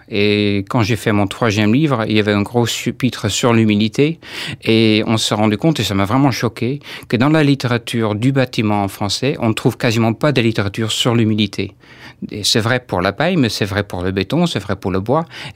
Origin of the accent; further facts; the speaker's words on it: Netherlands; now in France; je viens des Pays-Bas et ça fait 15 ans que j'habite en Charente.